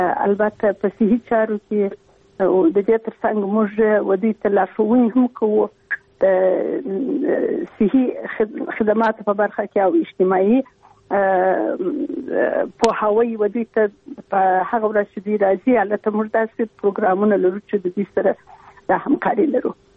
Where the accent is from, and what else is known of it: Afghanistan; moved away